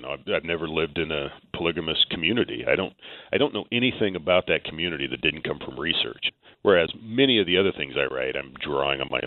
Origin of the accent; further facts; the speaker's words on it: Gooding, Idaho, United States; Well, I grew up in Gooding, small town about 30 miles from Twin Falls